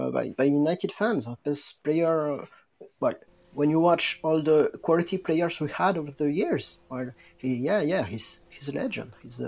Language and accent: English; France; a French United fan. It wasn't easy growing up in France